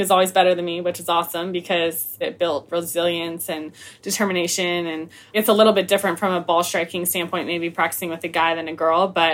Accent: Marco Island, Florida, United States; I'm from Marco Island, a very small town in Florida.

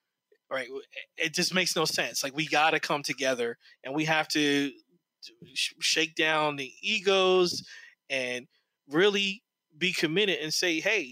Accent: New Jersey, United States; My grandmother, I grew up in New Jersey. She grew up in North Carolina.

